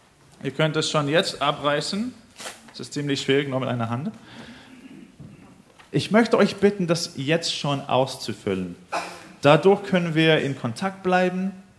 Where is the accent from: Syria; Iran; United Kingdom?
United Kingdom; England; also born or lived in Israel; now in Berlin, Germany; ich bin in Israel geboren. Ich bin in England aber aufgewachsen.